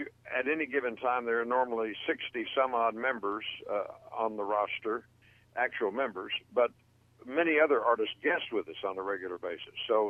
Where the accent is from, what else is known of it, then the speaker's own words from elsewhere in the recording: Kentucky, United States; We still have the farm that I was raised on in Kentucky